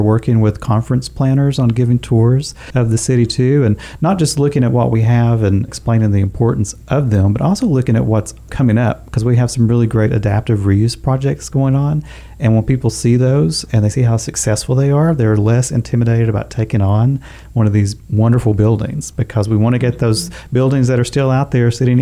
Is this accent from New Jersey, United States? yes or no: no; Knoxville, Tennessee, United States; I grew up in the Knoxville area, so I've been a working resident in Chattanooga for 3 years, but I've had family here for ages.